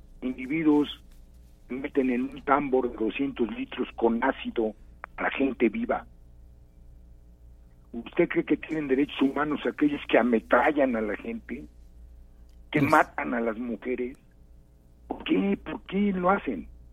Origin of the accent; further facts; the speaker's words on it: Mexico; soy un ciudadano mexicano que ama México y estoy enamorado de la justicia.